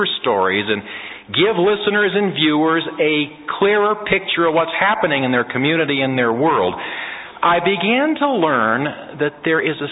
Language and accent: English; Santa Monica, California, United States; I was born in Santa Monica, grew up there. I mean, at the foot of Sunset Boulevard.